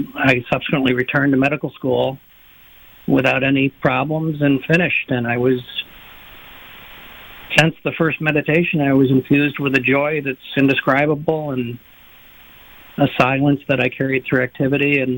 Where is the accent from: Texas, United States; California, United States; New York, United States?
New York, United States; I was blessed to have found an advertisement in my hometown newspaper in upstate New York for TM.